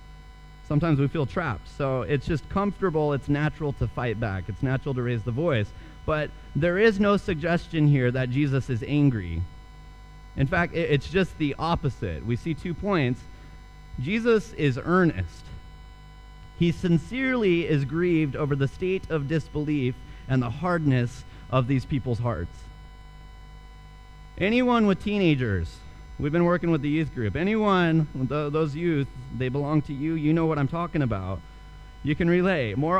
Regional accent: Idaho, United States; I'm from Idaho. It's a beautiful state, lovely place to live, lovely place to visit.

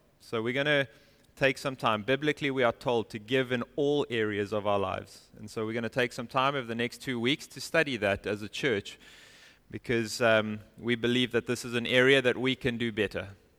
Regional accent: South Africa; moved away as an adult; We're South African, so Thanksgiving is only something we've started celebrating since we've been here.

